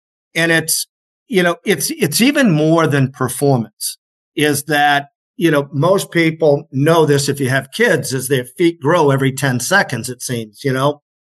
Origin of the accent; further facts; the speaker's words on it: Massachusetts, United States; now in New Hampshire, United States; So I live in New Hampshire now. I grew up in Massachusetts